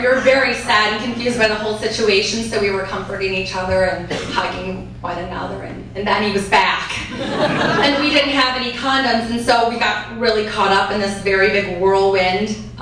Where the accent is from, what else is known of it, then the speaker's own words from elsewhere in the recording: Missouri, United States; mostly drinking because I'm from Missouri.